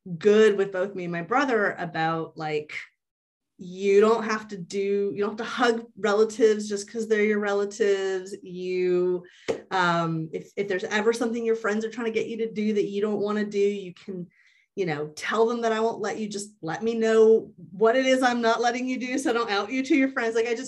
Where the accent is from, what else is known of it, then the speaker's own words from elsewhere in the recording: Georgia, United States; So I grew up in Georgia in the 80s and 90s, which was not a particularly open place or time about sexuality.